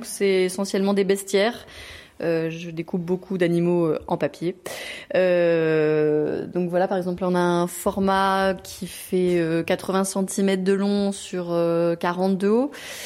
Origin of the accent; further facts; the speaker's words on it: Besançon, Bourgogne-Franche-Comté, France; Alors, je viens de Besançon.